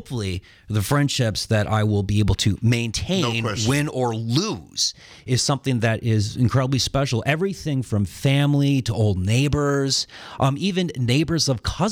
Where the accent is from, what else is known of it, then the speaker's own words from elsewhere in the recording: Little Chute, Wisconsin, United States; Actually, Little Chute, but, you know, I'm from Wisconsin, so all the communities are like home for me.